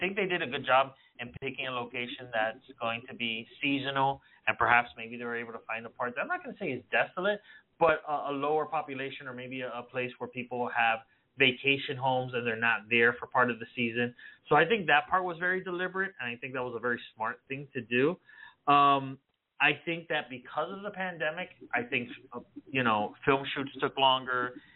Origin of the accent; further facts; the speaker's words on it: Florida, United States; I know we're biased because we're from South Florida